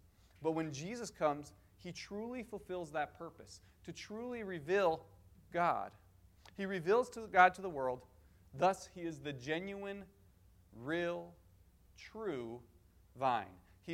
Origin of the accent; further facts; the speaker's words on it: Denver, Colorado, United States; now in Cheyenne, United States; So I am a city boy, right? I was born and raised in Denver, big city. It's over a couple million by now. I loved living in the city. I loved city life.